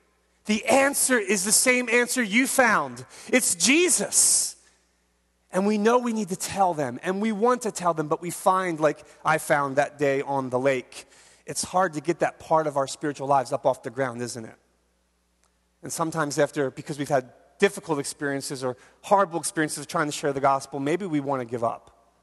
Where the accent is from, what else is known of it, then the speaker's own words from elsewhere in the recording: Philadelphia, Pennsylvania, United States; we did some things that I didn't get to do growing up in Philadelphia.